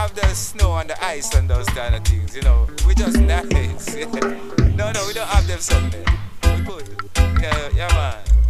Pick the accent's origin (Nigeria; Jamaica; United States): Jamaica; No, I'm from Jamaica, the island, the sweet reggae island there, you know.